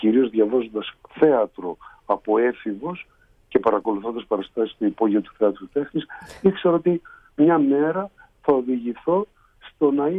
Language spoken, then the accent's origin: Greek; Kasos, South Aegean, Greece; also born or lived in Egypt; εγώ γεννήθηκα στην Αίγυπτο και μεγάλωσα σε ένα μικρό νησί των Δωδεκανήσων που λέγεται Κάσος, ένα πολύ